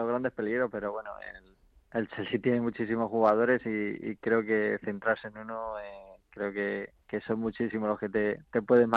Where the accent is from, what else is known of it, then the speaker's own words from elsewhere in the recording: Spain; yo soy español ante todo